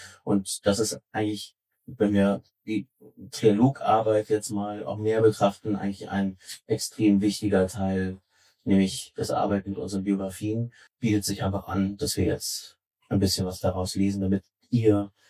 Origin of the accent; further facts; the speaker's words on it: Berlin, Germany; Ich bin gebürtiger Berliner, 1982 in Wilmersdorf zur Welt gekommen und in Schöneberg aufgewachsen. Als ich geboren wurde, war Mama erst seit wenigen Jahren in Deutschland und vielleicht ist die nie richtig angekommen. Meine Eltern sind Israelis.